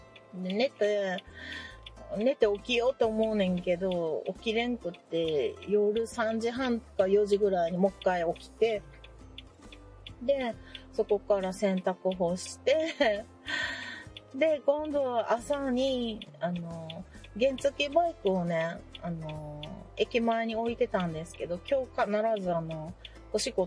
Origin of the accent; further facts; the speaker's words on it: Nara, Japan; 今はちょっと大阪の方までね、私奈良なんですけど行ってて